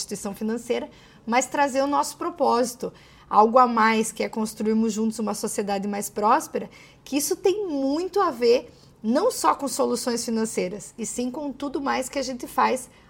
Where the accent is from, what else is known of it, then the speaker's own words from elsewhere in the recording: Castro, Paraná, Brazil; no município de Castro, qual eu sou natural. Eu trabalhava aqui em Ponta Grossa e fui convidada a retornar à minha cidade natal.